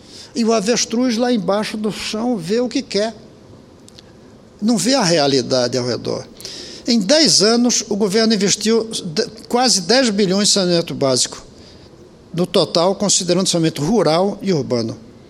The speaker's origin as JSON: {"language": "Portuguese", "country": "Brazil", "said": "como cidadão, como brasileiro."}